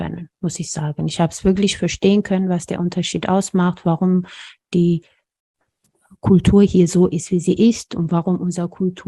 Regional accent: Ethiopia; German is a second language; now in Germany; Und das bei uns in Äthiopien die Familie wichtig war und dass es in Deutschland nicht so eng war, zumindest nicht von dem, was ich erlebt oder gesehen habe

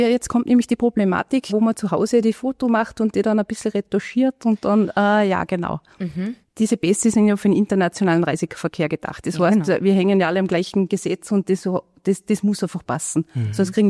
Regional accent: Austria; in Österreich haben wir als Österreicher, als Einheimische quasi

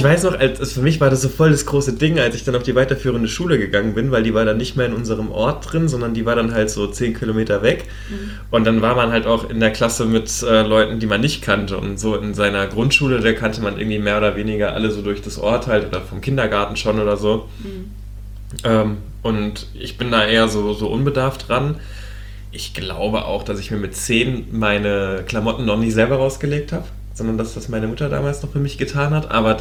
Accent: Hesse, Germany; Also ich komme ja aus Südhessen und da war so unser nächste große Stadt, in Anführungszeichen dann Darmstadt oder halt Mannheim.

